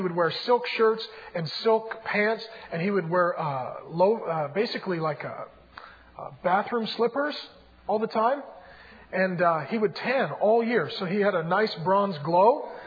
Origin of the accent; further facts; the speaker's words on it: Seattle, Washington, United States; I was raised in South Seattle in the ghetto behind the Deja Vu next to the airport.